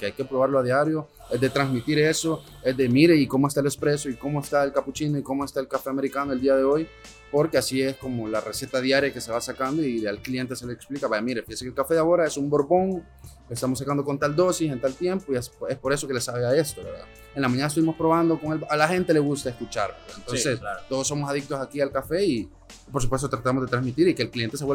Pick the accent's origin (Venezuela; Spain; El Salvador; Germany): El Salvador; Sin embargo, somos un poquito cerrados como salvadoreños a darle la oportunidad a lo de afuera, a lo de adentro.